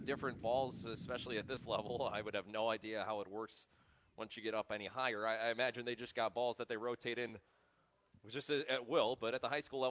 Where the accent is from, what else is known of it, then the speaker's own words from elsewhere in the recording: Indiana, United States; And this is a very similar offense to one that we faced back in my hometown in Northwest Indiana.